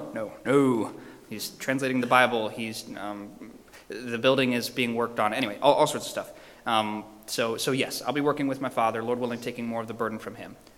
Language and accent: English; Iceland; We're doing it weird because I grew up in Iceland and I live there